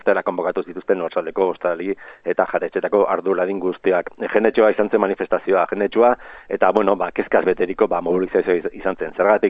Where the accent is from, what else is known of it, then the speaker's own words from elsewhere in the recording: Pasaia, Basque Country, Spain; ni pasaitarra naiz